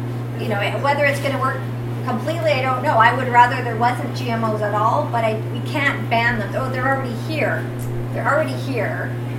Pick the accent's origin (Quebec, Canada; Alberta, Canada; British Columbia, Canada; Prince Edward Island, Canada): British Columbia, Canada; Quadra Island; They're not your typical hippy-dippy kind of thinkers like I am. I came from Quadra Island.